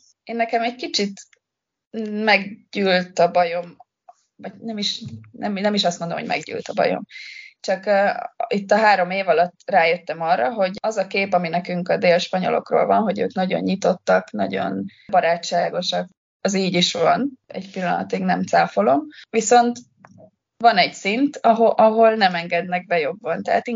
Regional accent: Győr, Győr-Moson-Sopron, Hungary; also born or lived in Budapest; now in Malaga, Spain; Én Győrből vagyok Magyarországon belül, és én azt éreztem Győrbe egy picit, hogy Győrt kinőttem. Tanultam Pesten, és Pest pedig nekem nagy volt.

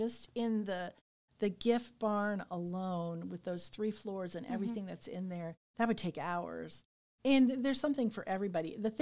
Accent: Michigan, United States; I come from Michigan, right on the lake, and it's very flat where I'm from.

